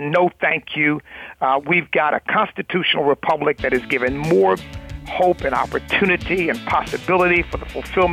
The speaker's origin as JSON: {"language": "English", "country": "United States", "said": "I refuse to call myself an African American. I'm an American. I happen to be an American of African descent."}